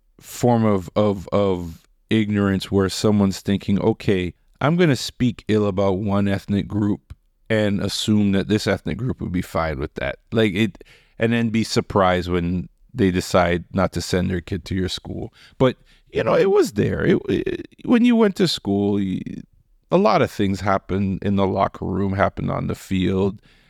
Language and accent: English; Mississauga, Ontario, Canada; but as a child from a racialized community growing up in Mississauga, it was tough.